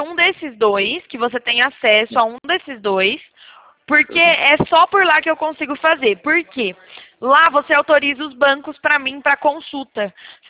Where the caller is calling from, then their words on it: São Carlos, São Paulo, Brazil; Eu falo aqui de São Carlos, São Paulo, da empresa Incrédito.